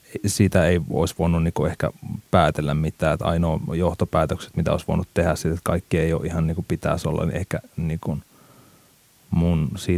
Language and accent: Finnish; Mikkeli, South Savo, Finland; Mä oon syntynyt Mikkelissä alun perin. Siellä kasvoin ja suurimman osa elämästäni on siellä asunut. Se oli mulle se kotiseutu. Ja on tietyllä tapaa tietysti vieläkin.